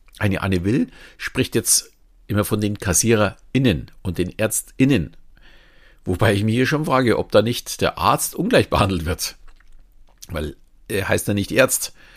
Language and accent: German; Bavaria, Germany; Und wenn mir jemand sagt, ich bin Bayer, nehme ich dieses auch nicht als Beleidigung an.